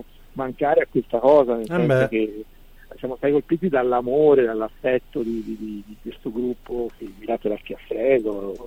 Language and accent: Italian; Livorno, Tuscany, Italy; Sono livornese, ho lavorato al porto